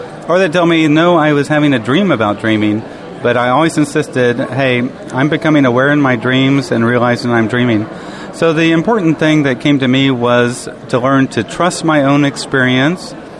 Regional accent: Kansas, United States; also born or lived in Iowa; You know, in many ways, growing up in the Midwest like I did in Kansas and Iowa was really quite a blessing

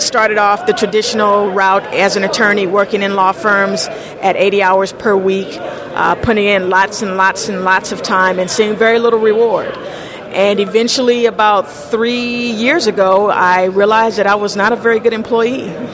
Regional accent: Los Angeles, California, United States; I grew up in Los Angeles area.

